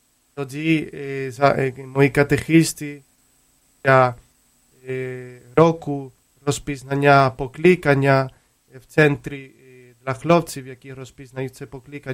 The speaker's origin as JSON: {"language": "Ukrainian", "town": "Córdoba", "region": "Andalusia", "country": "Spain", "second_language": "Ukrainian", "moved": "yes", "said": "Так, я походжу з Кордови, з південної Іспанії, там погода, сонце, постійно."}